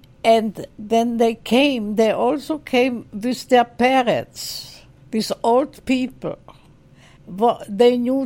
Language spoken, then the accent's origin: English; Czechia; and I am really from Czechoslovakia, I'm not from Germany